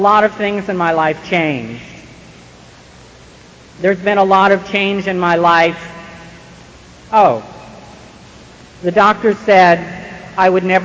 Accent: San Francisco, California, United States; and I grew up in San Francisco where I still live and where I used and where I got clean.

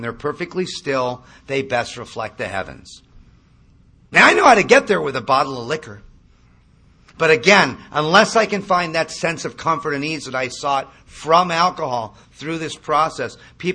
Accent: Malibu, California, United States; And I grew up in Malibu.

